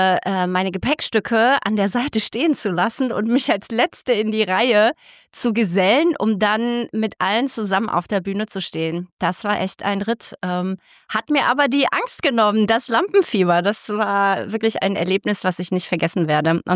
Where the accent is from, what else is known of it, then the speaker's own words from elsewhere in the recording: Frankfurt, Hesse, Germany; now in Dreieich, Germany; Genau, ich lebe in Dreieich, geboren bin ich, aber ich bin ein Frankfurter Mädchen.